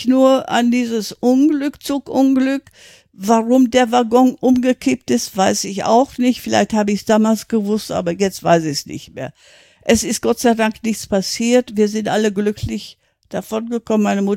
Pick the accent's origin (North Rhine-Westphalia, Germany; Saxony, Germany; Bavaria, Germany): North Rhine-Westphalia, Germany; born there; also born or lived in Black Forest; Ich bin im Ruhrgebiet geboren worden, 1937, dann kam der Krieg, dann wurden wir evakuiert in den Schwarzwald.